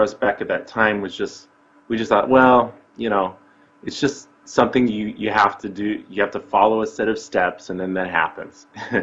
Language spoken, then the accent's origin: English; Yale, Michigan, United States; Yale, Michigan, when I was, I think, 5 or late 4. And that's kind of where I grew up until I was 18. Growing up in Michigan was interesting.